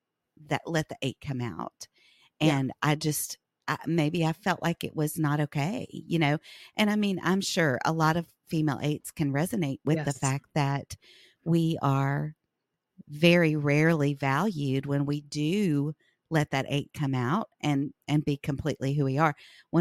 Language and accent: English; the South, United States; growing up in the South in a really conservative Christian culture